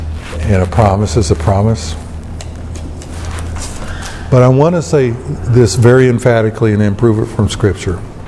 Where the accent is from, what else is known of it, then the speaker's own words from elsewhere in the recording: the South, United States; I'll give you some that I grew up in down in the South.